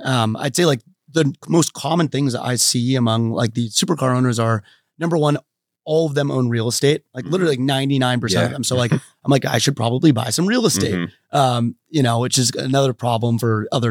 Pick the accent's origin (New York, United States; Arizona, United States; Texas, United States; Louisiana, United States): Arizona, United States; Tucson; I grew up in Tucson where there's no Ferraris or Lamborghinis on the street.